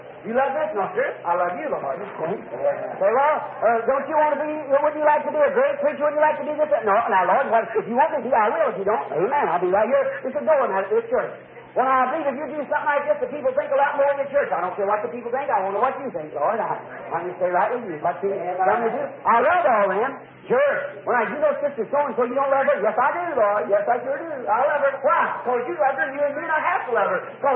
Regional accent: United States; I'm an American, you know I am.

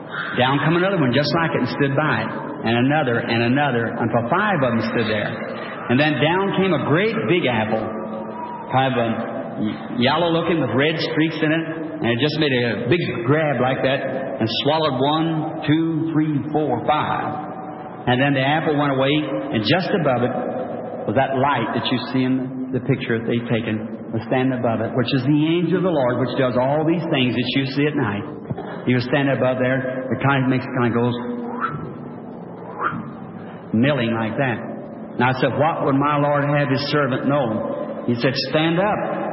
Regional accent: Kentucky, United States; born there; I was born in Kentucky.

